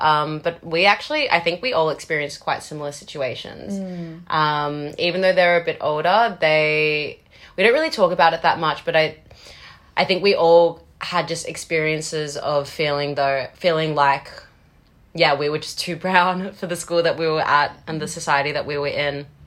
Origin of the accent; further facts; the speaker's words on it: Tweed Heads, New South Wales, Australia; also born or lived in Sydney; born in Australia, but my parents had migrated to Iran in the 80s. And yeah, I was born in Sydney, super, super beautiful place to grow up. And then at about 7 years old, I moved to this tiny, teeny little surf town called Tweedheads.